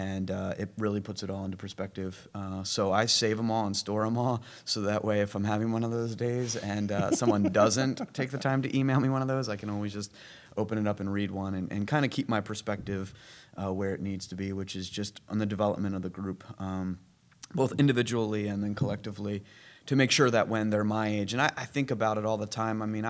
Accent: Baltimore, Maryland, United States; I grew up in Baltimore and just kind of traveled around the Mid-Atlantic where lacrosse took me.

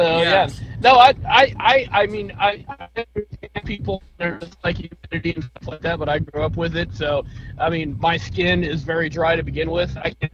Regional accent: Florida, United States; I mean, growing up in Florida, everywhere had air conditioning from a long time ago, you know?

